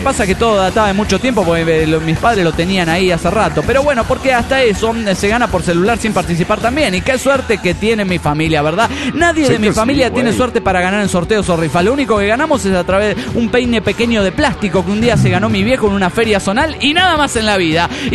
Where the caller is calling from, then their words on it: Guadalajara, Jalisco, Mexico; de Guadalajara, Jalisco, México.